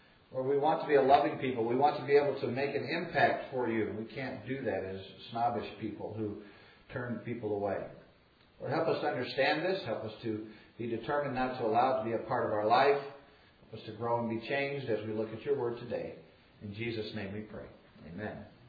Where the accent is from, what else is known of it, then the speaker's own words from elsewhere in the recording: Midwest, United States; And I'm from the Midwest, and so some people have certain notions that basically everybody out there is a Christian